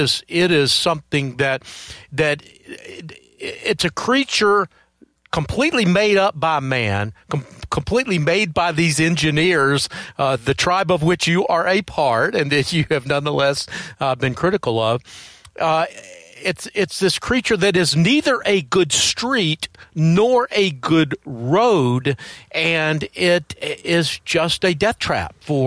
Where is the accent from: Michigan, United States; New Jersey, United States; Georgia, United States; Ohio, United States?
Georgia, United States; Atlanta; I was one of those nerdy kids that when I was a teenager growing up in Atlanta, I would look at the Atlanta Regional Commission projections of population